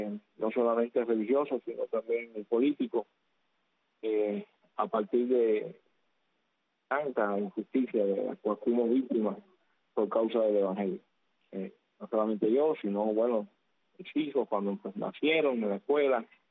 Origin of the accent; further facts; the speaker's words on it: Havana, Cuba; born there; yo nací en La Habana, aunque mi familia es del oriente de Cuba, pero desde que empecé mi ministerio pastoral he estado viajando por toda la isla de Cuba